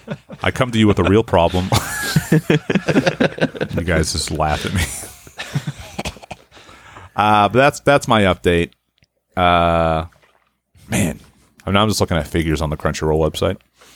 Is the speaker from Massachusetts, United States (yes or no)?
yes; Haverhill, Massachusetts, United States; Yeah, I know who she is. I'm from Haverhill.